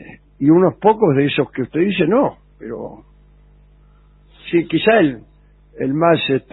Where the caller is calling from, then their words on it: Mar del Plata, Buenos Aires Province, Argentina; de Mar del Plata, quiero pedir que hagan la canción